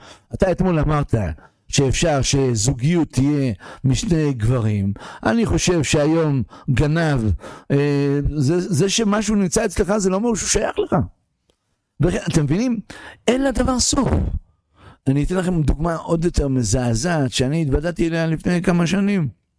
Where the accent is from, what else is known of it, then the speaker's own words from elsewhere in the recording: Ra'anana, Central District, Israel; אני בא מרעננה